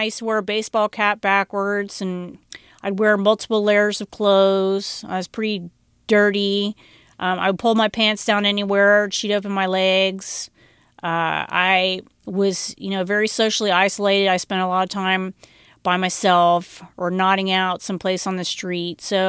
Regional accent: Cincinnati, Ohio, United States; moved away; Well, when I came from Cincinnati, Ohio, there was absolutely no

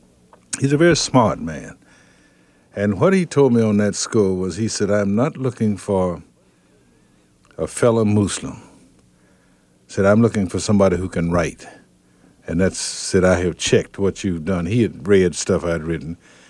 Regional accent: Henning, Tennessee, United States; You know, I was a Methodist, and I'm from Henning, Tennessee

